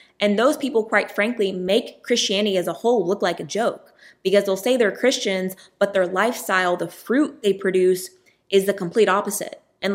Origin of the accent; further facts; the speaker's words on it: Tennessee, United States; also born or lived in Los Angeles, United States; In my opinion, like growing up in Tennessee, everyone went to church, you know, it was like, you don't go to church. Where in LA, I never knew anyone that really went to church.